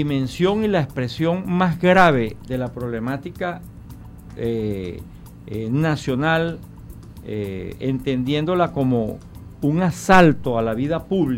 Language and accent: Spanish; Venezuela; Como venezolanos no tenemos otra opción.